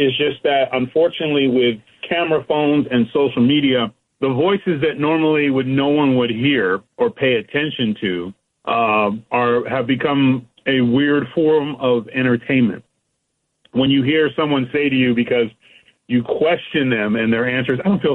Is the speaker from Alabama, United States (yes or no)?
no; California, United States; And I grew up in California, so I was like, you filled up all of them?